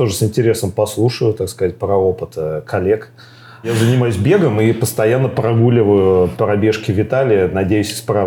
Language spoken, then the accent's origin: Russian; Russia; Мы такие, ну, вот, из России